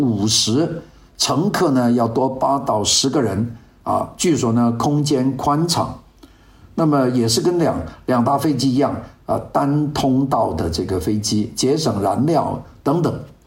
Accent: Guangdong, China; 那当然好吃了，我们广东人。

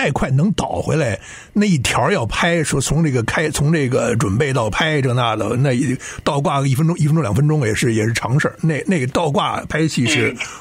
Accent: Beijing, China; 但是因为我在播音，所以我讲话得low 着一点，就不能太像北京话

